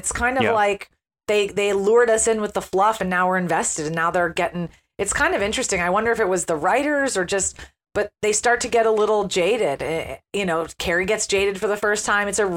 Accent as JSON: {"language": "English", "country": "United States", "said": "I would say as an American, I'm a little more familiar with the Zsa Zsa marriage."}